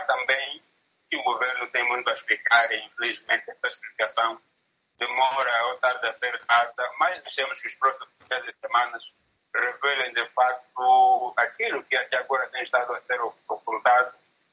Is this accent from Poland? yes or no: no; Angola; eu também falo da província de Luís, de onde sou natural